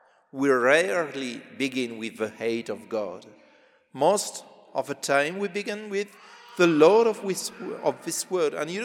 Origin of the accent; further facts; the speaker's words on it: Normandy, France; English is a second language; from France. I come from Normandy, and I lecture in a Catholic university.